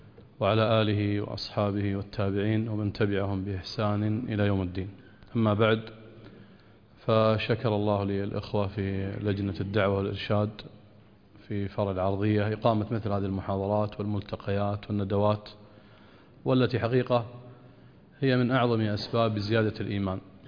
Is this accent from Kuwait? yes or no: yes; Kuwait; هل عندنا في الكويت من يطوف على قبر؟